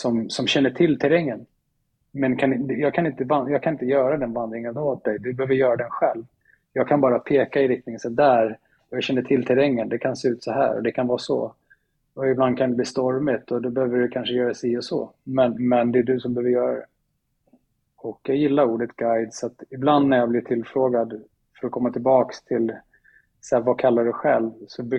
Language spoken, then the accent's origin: Swedish; Sweden; Jag är uppväxt i Sverige, föddes i Sverige med mina föräldrar är finska.